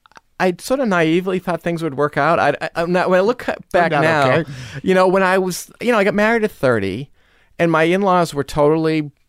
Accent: Newton, Massachusetts, United States; I grew up in Newton and I went to this Sunday school that was at this convent in Brookline.

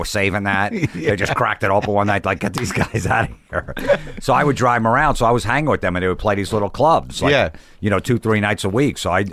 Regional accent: Old Bridge, New Jersey, United States; You know, growing up in New Jersey, in Oldbridge, New Jersey, there was a record label called Megaforce Records.

